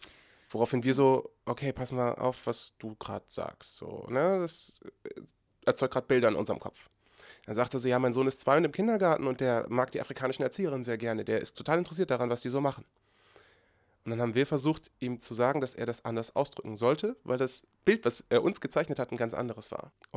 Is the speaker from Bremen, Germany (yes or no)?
no; Oldenburg, Lower Saxony, Germany; born there; now in Darmstadt, Germany; ich bin gebürtig aus Oldenburg, nicht aus Offenbach, sorry, und wohne derzeit in Darmstadt.